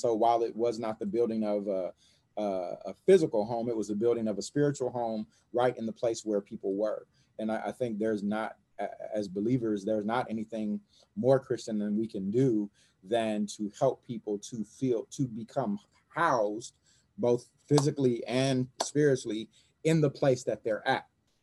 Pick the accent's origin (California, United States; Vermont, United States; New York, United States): California, United States; Los Angeles; I grew up in South LA. I take that with me everywhere I go. You know, like, no matter what neighborhood I live in … from South LA.